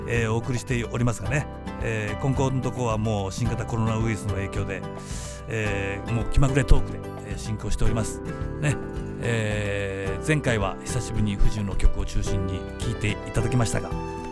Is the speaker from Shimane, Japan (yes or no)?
no; Yamaguchi, Japan; 私のふるさと山口を歌った曲です。